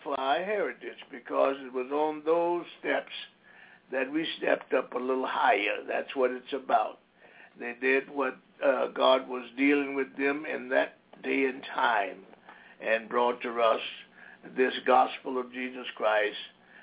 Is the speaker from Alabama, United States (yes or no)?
yes; Montgomery, Alabama, United States; We had them in Montgomery, Alabama, my hometown